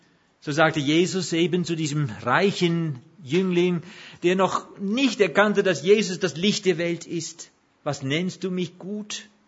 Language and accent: German; Netherlands; German is a second language; now in Germany; Ich bin ja Holländer, ich habe schon gesagt.